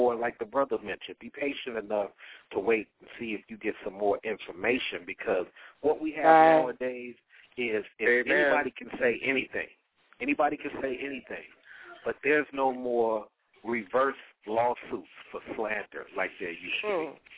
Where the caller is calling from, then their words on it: Atlanta, Georgia, United States; calling from Atlanta.